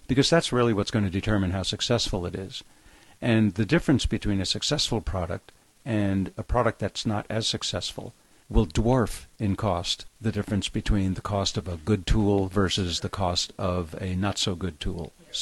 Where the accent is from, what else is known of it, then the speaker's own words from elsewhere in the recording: New York, United States; now in San Diego, United States; I was born in New York, born and raised, and grew up a Yankee fan.